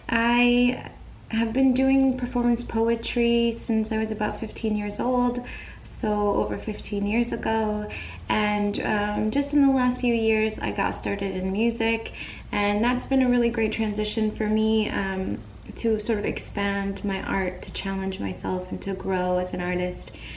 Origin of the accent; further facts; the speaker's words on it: Flint, Michigan, United States; also born or lived in Saudi Arabia; And I grew up in Flint, Michigan, and that I am an Arab American. My family emigrated to the United States in 1971.